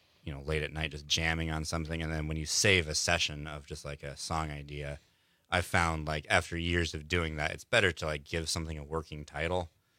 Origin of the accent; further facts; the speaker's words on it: Cortez, Colorado, United States; I grew up. I'm from Colorado. I grew up in Cortez, Colorado. Cortez, moved out here for school.